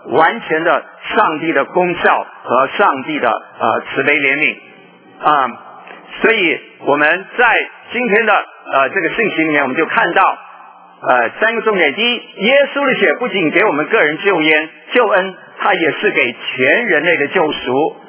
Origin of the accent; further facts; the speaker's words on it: China; 他也爱我们中国人